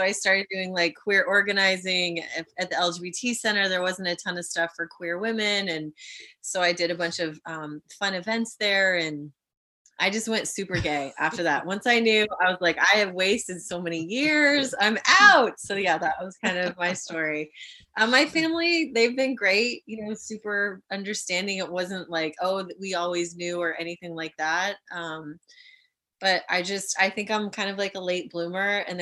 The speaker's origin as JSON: {"language": "English", "region": "Colorado", "country": "United States", "tie": "born or raised there", "lives_now": "California, United States", "said": "You know, I grew up in Colorado, which is, it's beautiful, but I don't ski."}